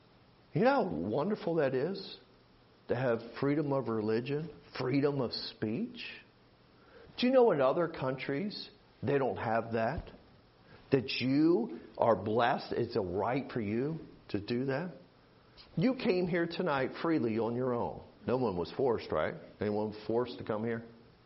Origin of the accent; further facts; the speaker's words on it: United States; We are blessed as Americans because of God.